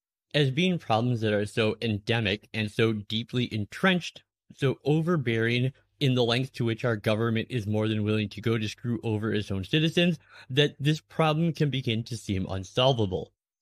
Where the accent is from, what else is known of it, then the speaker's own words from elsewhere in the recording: Minnesota, United States; Now, in my home state again of Minnesota, for example, the latest numbers we have